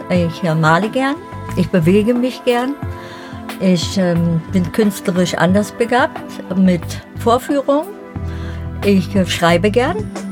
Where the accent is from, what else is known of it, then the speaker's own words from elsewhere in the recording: Berlin, Germany; Ich bin in Berlin-Spandau aufgewachsen